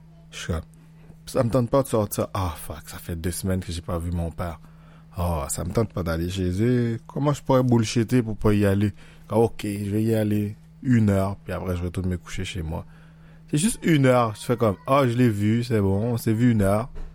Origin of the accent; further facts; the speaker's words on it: Haiti; c'est le frère d'un de mes meilleurs amis avec qui j'ai grandi en Haïti